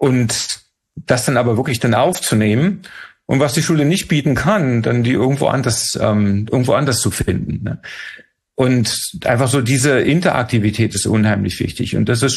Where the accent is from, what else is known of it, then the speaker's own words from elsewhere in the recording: East Germany, Germany; Ich bin in der DDR groß geworden und mit dem Verständnis, dass ich das Land nie verlassen werden kann.